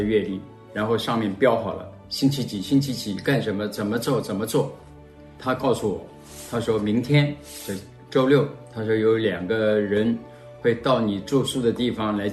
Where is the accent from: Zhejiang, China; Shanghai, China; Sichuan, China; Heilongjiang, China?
Shanghai, China; 我1947年出生在上海，1960年小学毕业